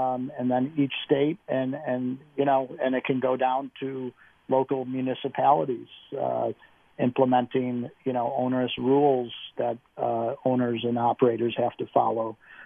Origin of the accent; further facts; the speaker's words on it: Illinois, United States; You know, you go to other states like my home state in Illinois.